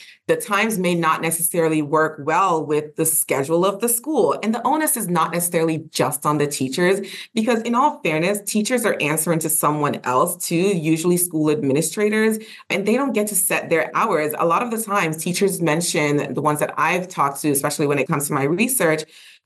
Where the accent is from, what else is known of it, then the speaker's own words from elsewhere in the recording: Florida, United States; I'm from Florida where we don't have a good transportation system.